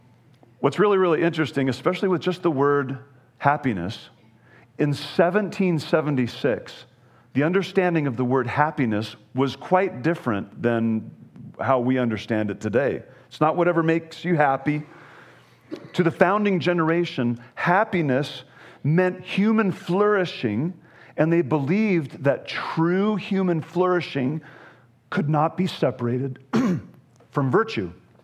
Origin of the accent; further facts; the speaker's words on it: Idaho, United States; now in Montana, United States; I mean, I was raised in Idaho, right?